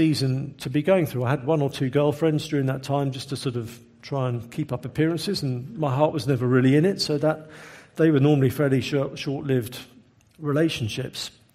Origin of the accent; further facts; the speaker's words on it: England, United Kingdom; We're English, so it was in a very unexpressive kind of way, as you would imagine.